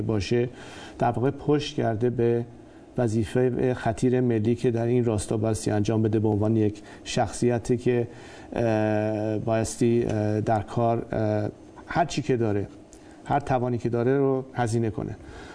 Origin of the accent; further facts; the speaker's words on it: Iran; اگر من امروز به عنوان یک ایرانی در درجه اول